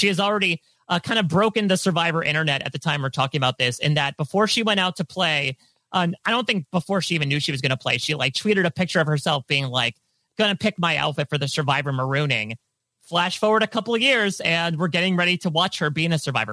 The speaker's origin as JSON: {"language": "English", "region": "New Jersey", "country": "United States", "said": "We're all from New Jersey. Maybe it's in the water here. Maybe I should be drinking more water in New Jersey."}